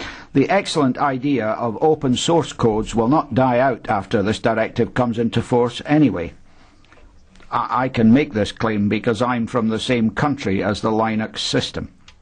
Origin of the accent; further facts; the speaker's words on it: Finland; And a lot of small businesses in my home country, Finland, have been in touch with me